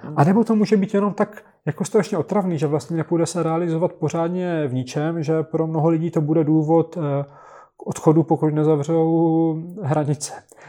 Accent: Brno, South Moravian Region, Czechia; já jsem z Brna, který je prostě úžasný město, nebo bylo úžasný multinárodnostní město, kdy tam vedle sebe žili Němci, Židi, Češi

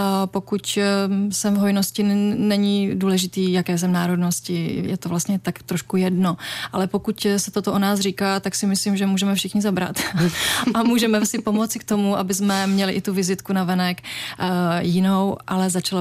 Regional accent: Slovakia; No, já jsem Slovenka

